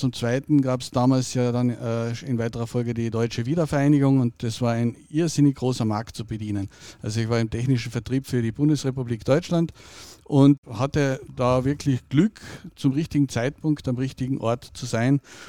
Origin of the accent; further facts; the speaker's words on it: Carinthia, Austria; ich bin 55 Jahre alt, bin aus Kärnten ursprünglich